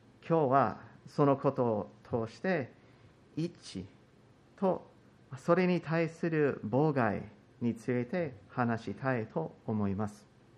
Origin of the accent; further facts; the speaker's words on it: United States; Japanese is a second language; その中で私のようなアメリカ人は実は少ない方です。